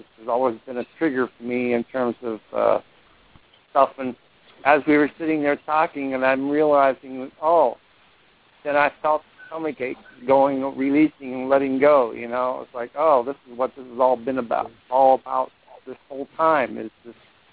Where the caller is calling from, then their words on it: Ithaca, New York, United States; in Ithaca.